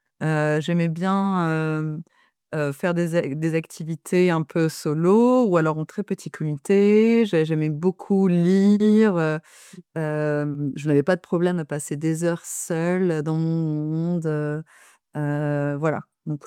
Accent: Rabat, Rabat-Salé-Kénitra, Morocco; j'ai grandi au Maroc, à Rabat. Pour ceux qui connaissent le Maroc, je suis Rabati.

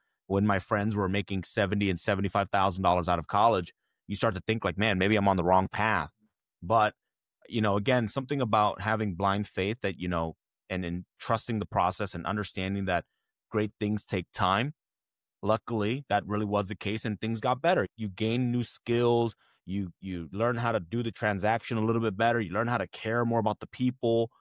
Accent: Oakland, California, United States; I grew up in Oakland, California, where things were a little bit more on the rough side.

